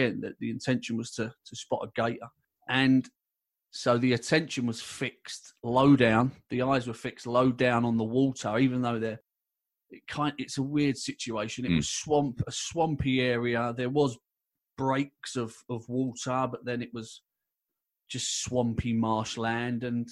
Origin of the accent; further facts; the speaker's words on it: London, United Kingdom; I was born and raised in London. London is a concrete jungle, you know. We don't see trees until we're maybe 12 year old if we're lucky